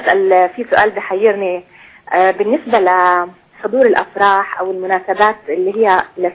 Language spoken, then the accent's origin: Arabic; Palestine; now in Kuwait; أنا فلسطينية من الكويت